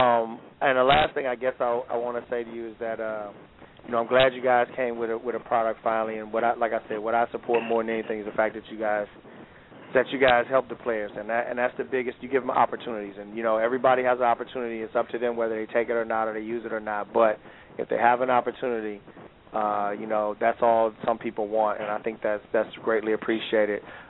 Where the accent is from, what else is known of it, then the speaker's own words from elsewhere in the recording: Detroit, Michigan, United States; Springs is from my hometown, Detroit, Michigan.